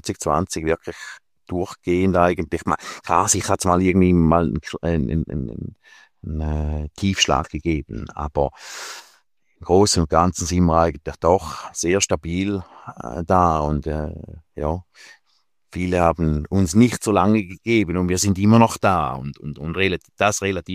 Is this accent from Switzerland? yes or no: yes; Switzerland; ich als Schweizer